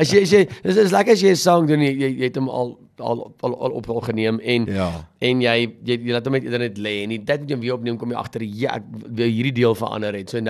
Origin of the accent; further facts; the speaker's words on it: Naboom, Limpopo, South Africa; ek kom van Roetanse wereld af, Naboom, Old Eyes, ek het daar al groot geword vir baie lang, so ek kom nie van hier af, nie, glad nie.